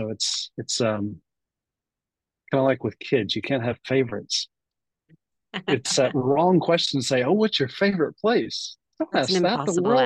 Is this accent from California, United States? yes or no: no; Birmingham, Alabama, United States; moved away as an adult; also born or lived in Belo Horizonte, Brazil; I grew up in the Southeast in the US, Birmingham, Alabama.